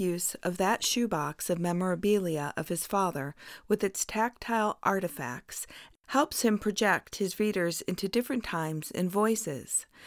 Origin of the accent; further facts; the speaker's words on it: Detroit, Michigan, United States; No. I'm from Detroit.